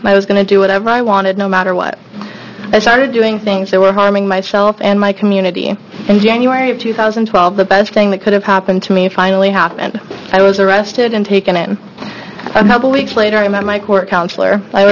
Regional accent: Oregon, United States; I am 16 years old, and I am from Clackamas County.

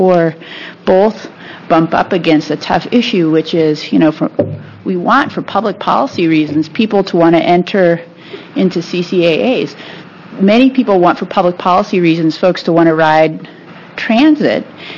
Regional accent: Oregon, United States; I think I grew up in Southern Oregon

